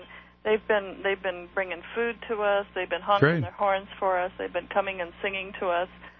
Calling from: Ann Arbor, Michigan, United States; also born or lived in Vietnam; I'm calling from Ann Arbor, and you're talking about two things that are very dear to my heart. First of all, I was 11-year-old in living in Vietnam when Kennedy was shot.

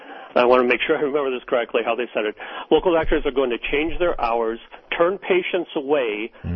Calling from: Florida, United States; I'm calling from Florida.

